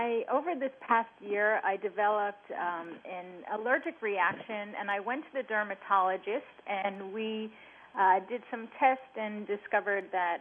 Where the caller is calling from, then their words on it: Brooklyn, New York, United States; Hi, I'm calling in from Brooklyn.